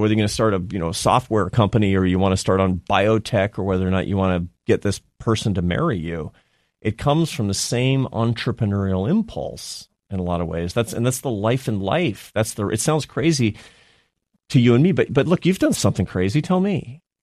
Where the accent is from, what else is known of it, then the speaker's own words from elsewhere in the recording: Seattle, Washington, United States; My dad's in Seattle. I'm from Seattle.